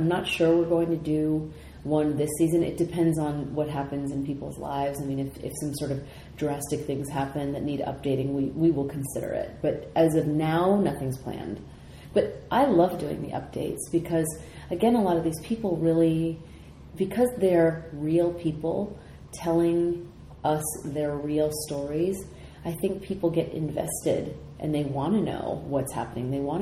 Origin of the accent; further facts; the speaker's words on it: Sacramento, California, United States; And the reason why I was so upset by that was because I'm from Sacramento, California.